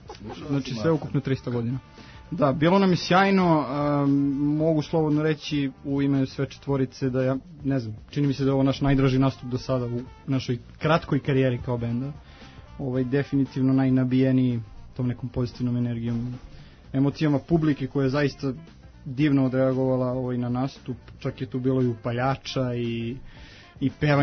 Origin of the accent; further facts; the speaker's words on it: Niš, Southern and Eastern Serbia, Serbia; Mi smo bend iz Niša, u kome je jedan član svega iz Niša.